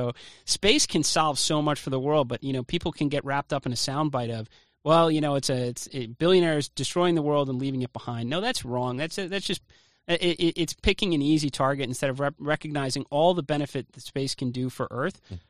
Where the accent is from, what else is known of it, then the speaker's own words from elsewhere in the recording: United States; is like I'm an American and I'm a patriot, too.